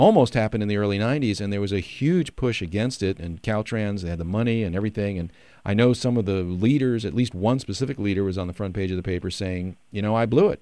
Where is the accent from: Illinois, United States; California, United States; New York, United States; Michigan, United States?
New York, United States; Manhattan; I grew up in Manhattan driving those highways.